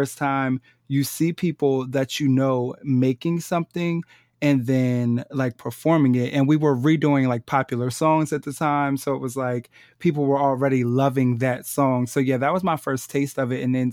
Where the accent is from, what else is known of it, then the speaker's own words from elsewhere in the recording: Maryland, United States; So I'm actually from the Eastern Shore originally. So I grew up in a really small town, and Baltimore is kind of like the closest city.